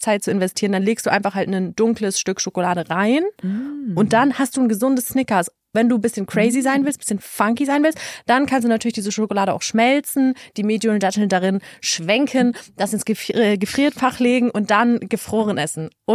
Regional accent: Hamburg, Germany; born there; Gebürtig aus Hamburg.

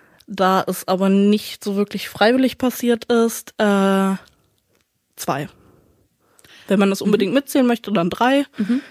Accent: Hesse, Germany; ich bin 19 Jahre alt und ich komme aus Hessen.

